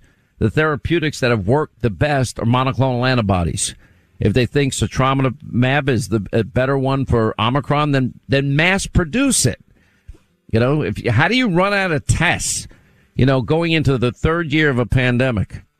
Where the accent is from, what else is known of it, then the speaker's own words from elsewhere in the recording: New York, United States; born there; Maybe it's because I was born in New York, Kenny.